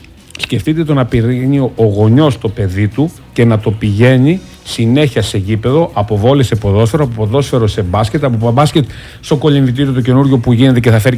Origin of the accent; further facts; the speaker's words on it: Spercheiada, Central Greece, Greece; εγώ μεγάλωσα μέσα στη Σπερχιάδα βλέποντας τον Ατρόμητο Σπερχιάδας και ανδρώθηκα εκεί